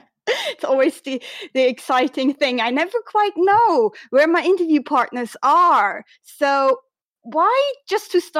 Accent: Switzerland; first language Swiss German; English is a second language

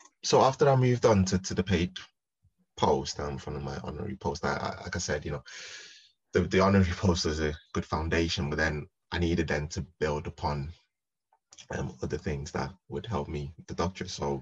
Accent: Ghana; born there; also born or lived in Liverpool; now in England; So I was born in Ghana, and I lived there for a number of years before moving to Liverpool, before then moving to the southwest.

